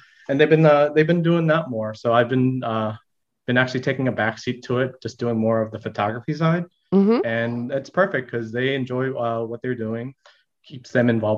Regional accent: Orange Park, Florida, United States; born there; I was born in Orange Park, Florida. I wasn't born in Vietnam or anything, but I was the first one to be born in my family here.

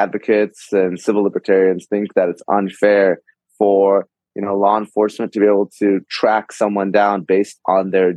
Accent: California, United States; at least here in my home state of California.

